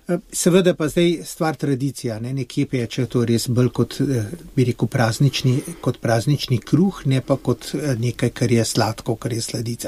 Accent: Ljubljana, Central Slovenia, Slovenia; Jaz sem Ljubljančan čisti in je zdaj, ko živim na deželi

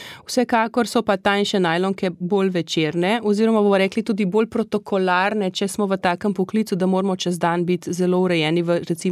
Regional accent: Ljubljana, Central Slovenia, Slovenia; Medtem, ko sama izhajam iz Ljubljane, torej imam izkušnje večinoma z pogrebi

